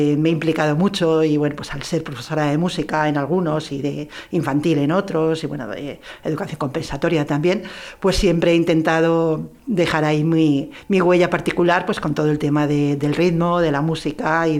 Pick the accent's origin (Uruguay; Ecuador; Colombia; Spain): Spain; pues porque soy española